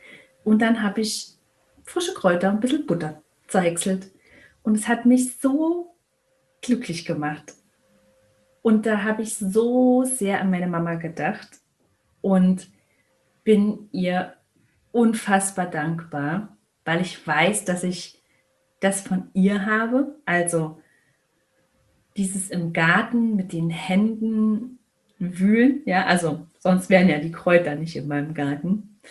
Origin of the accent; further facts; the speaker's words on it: Berlin, Germany; obwohl wir in einer Großstadt gelebt haben, also ich bin in Berlin aufgewachsen